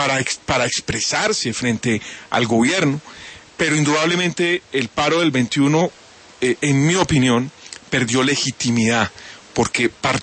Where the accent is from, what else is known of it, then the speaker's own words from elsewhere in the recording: Pereira, Risaralda, Colombia; Le pongo el ejemplo de mi tierra, de Pereira.